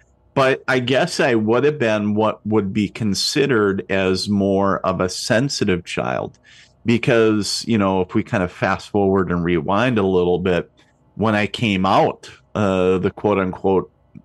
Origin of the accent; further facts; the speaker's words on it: Minnesota, United States; So a little synopsis to paint the picture for everybody. I grew up on the Canadian border in northern Minnesota, little border town up there. And, just like I said, blue collar family, very salt of the earth, nothing crazy.